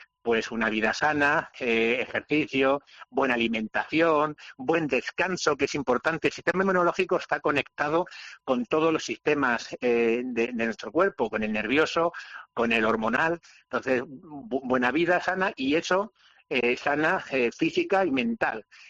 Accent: Extremadura, Spain; que por cierto creo que se ha dado algún caso recientemente en mi tierra chica, en Extremadura.

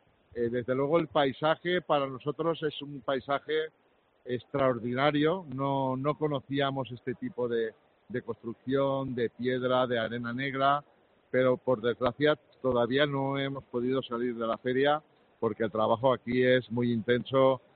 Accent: Cullera, Valencian Community, Spain; Venimos desde Cullera, Valencia.

